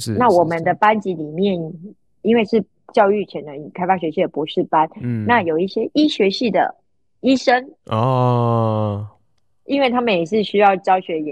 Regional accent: Yilan County, Taiwan; 因为我是宜兰人嘛

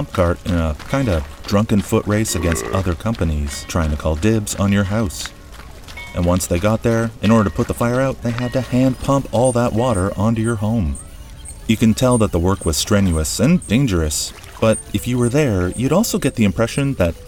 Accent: Toronto, Ontario, Canada; center of finance and business and entertainment, and also raccoons, which we call trash pandas, and my hometown.

